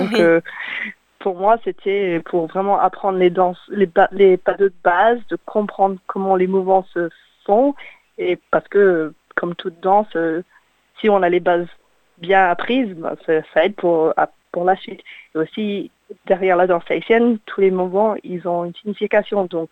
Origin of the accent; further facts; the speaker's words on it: Canberra, Australian Capital Territory, Australia; also born or lived in France; Je suis née à Canberra, je fais mes études à l'école française ici à Canberra.